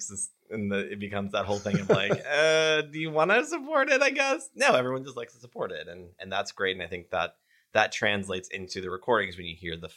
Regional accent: Omaha, Nebraska, United States; Steve I grew up with in Omaha, Nebraska.

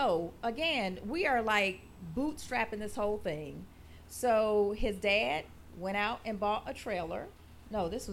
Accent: Atmore, Alabama, United States; I grew up, and I'm extra country. I am from Atmore, Alabama.

